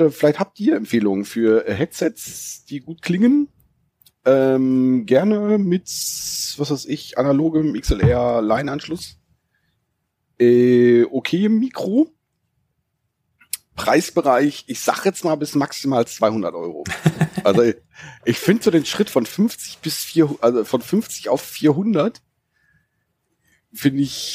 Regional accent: North Rhine-Westphalia, Germany; wie man bei uns im Sauerland zu sagen kriegt

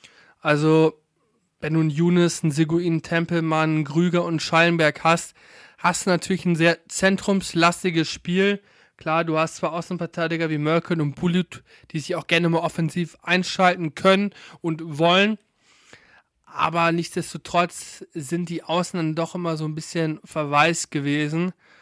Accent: North Rhine-Westphalia, Germany; born there; Ich komme ja gebürtig aus dem Westmünsterland.

